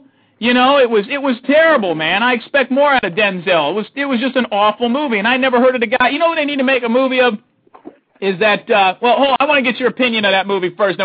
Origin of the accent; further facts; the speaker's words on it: Youngstown, Ohio, United States; accent: twang; Well, you know, I'm originally from Youngstown, Ohio, the south side of that 330 area code. The only city more dangerous is Gary, Indiana, so I got a little bit of twang in the voice trying to lose it, though.